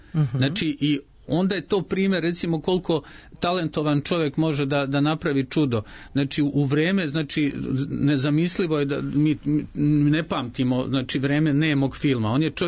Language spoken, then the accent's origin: Serbian; Užice, Šumadija and Western Serbia, Serbia; ja sam rođeni Užičanin i onda stalno kažu, vi ste Užičani, duhoviti i tako